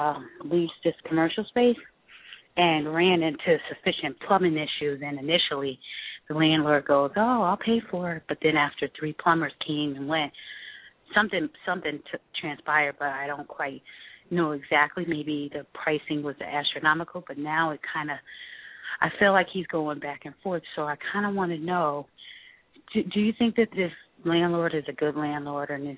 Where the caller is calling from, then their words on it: Connecticut, United States; I'm calling from Connecticut.